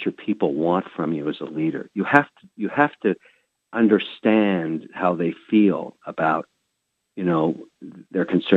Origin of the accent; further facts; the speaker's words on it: Canada; because I'm a Canadian that's half Lebanese, half Irish